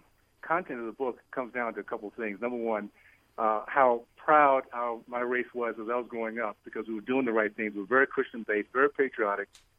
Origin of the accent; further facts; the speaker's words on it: United States; I love being American. I'm proud of being an American